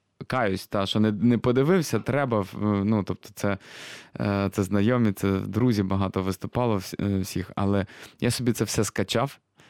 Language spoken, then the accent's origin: Ukrainian; Lviv, Lviv Oblast, Ukraine; Я знаю, я зі Львова